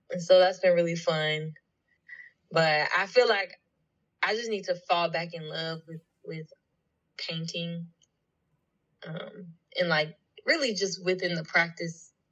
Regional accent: East St. Louis, Illinois, United States; now in Chicago, United States; Yeah, so I grew up in St. Louis, more specifically like East St. Louis, Illinois.

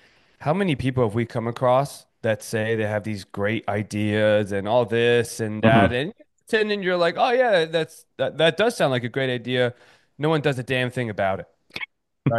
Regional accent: Miami, Florida, United States; On camera, yes, but I am from Miami, so

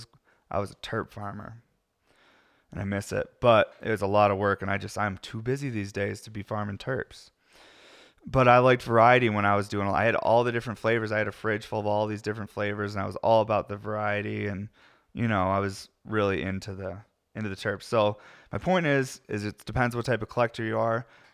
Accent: Syracuse, New York, United States; now in Colorado, United States; But I'm from upstate New York. I'm from Syracuse, New York, where it's always gray. So moving to Colorado has totally changed for me

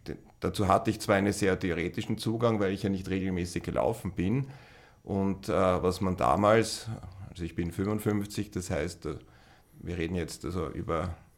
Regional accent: Lower Austria, Austria; Ich komme aus Niederösterreich, also meine niederösterreichische Seele freut sich immer über so Läufe irgendwo

